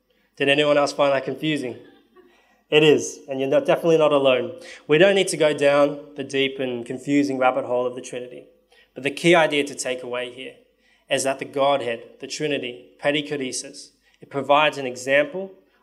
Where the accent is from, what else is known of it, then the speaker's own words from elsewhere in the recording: Canberra, Australian Capital Territory, Australia; now in Sydney, Australia; I moved to Sydney about 5 years ago, after growing up in Canberra my whole life.